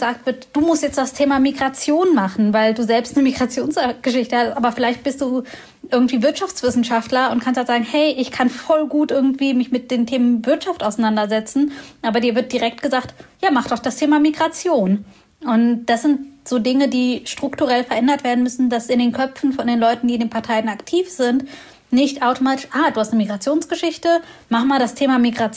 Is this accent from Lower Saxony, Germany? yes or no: yes; Göttingen, Lower Saxony, Germany; Ich bin ja aus Göttingen und das ist eine Studiestadt mit sehr vielen jungen Menschen.